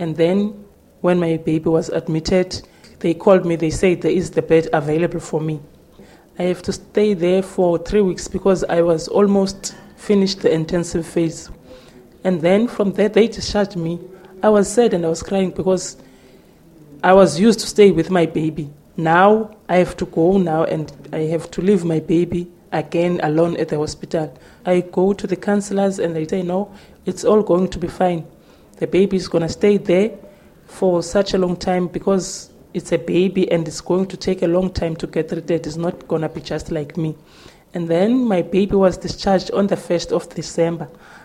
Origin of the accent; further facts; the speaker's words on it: Lady Frere, Eastern Cape, South Africa; I'm 33 years old. I'm from Transkei in Lady Fred District.